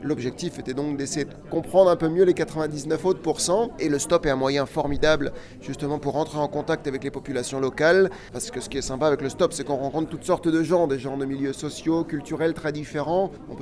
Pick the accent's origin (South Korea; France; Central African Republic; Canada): France; je suis français, je fais le tour du monde, ne m'agressez pas.